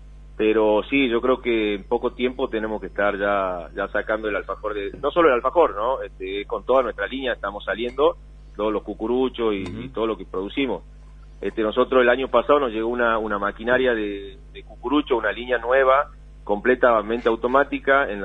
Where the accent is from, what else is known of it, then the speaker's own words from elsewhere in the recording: Tucumán, Argentina; now in Catamarca, Argentina; Imagínate que yo me vine de Tucumán a vivir en el 2019, me vine a vivir a Catamarca.